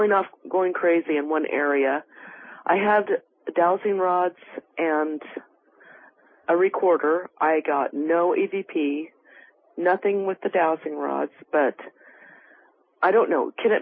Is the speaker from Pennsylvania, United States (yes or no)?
no; Topeka, Kansas, United States; I'm from Topeka, Kansas.